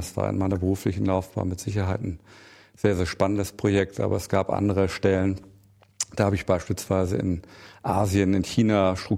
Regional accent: Bremen, Germany; born there; Ich bin ja Bremer, also Norddeutscher von Geburt und habe deswegen eine leichte Assoziation zur Seefahrt.

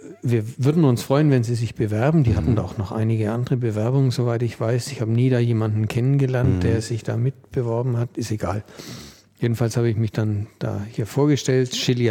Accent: Bavaria, Germany; also born or lived in Kamenz; Und bin dann irgendwann mit einem halben Jahr exportiert worden mit meinen Eltern oder von meinen Eltern nach Franken. Und dann in Franken aufgewachsen.

